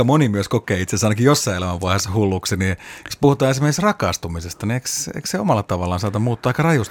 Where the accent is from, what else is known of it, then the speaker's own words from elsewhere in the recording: Northern Finland, Finland; Mm, kun ajatellaan tätä pohjoisen viitekehystä, me molemmat ollaan täältä kotoisin, niin tämä todellakin on aika vieras ajatus.